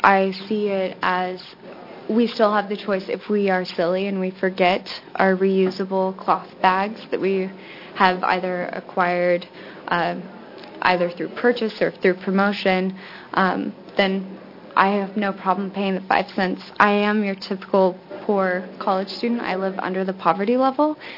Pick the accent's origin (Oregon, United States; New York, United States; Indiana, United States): Oregon, United States; I'm a product of Oregon. I was born on Center Street, and I can't say that sustainability is anything new to me.